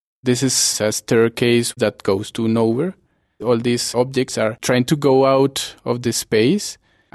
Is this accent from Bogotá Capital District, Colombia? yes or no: yes; Bogotá, Bogotá Capital District, Colombia; I'm an artist from Bogotá, Colombia.